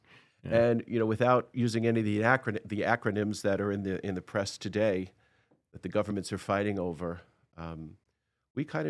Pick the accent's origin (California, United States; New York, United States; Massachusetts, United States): New York, United States; Brooklyn; I'm a kid from Brooklyn. I was born in East New York, and I grew up on those streets, Brooklyn, Queens, and Manhattan.